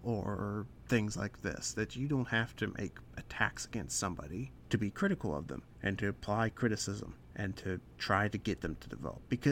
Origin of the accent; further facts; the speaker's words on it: Kansas, United States; I'm from Kansas, and she was just here in Kansas, actually